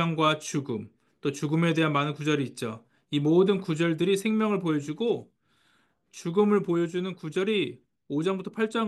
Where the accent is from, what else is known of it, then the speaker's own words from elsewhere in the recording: Pittsburgh, Pennsylvania, United States; also born or lived in California; 제가 피츠버그에서 자랐죠. 저는 이런 날씨에 익숙합니다. 그런데 제가 캘리포니아에 오래 살아서